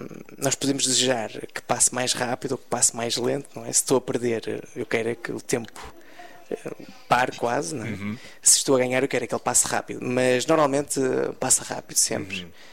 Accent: Porto, Portugal; Eu sou do Porto e nasci lá, vivi lá.

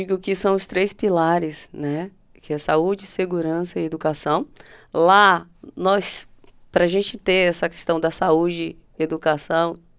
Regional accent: Bahia, Brazil; Eu sou uma mulher baiana, sou mãe...

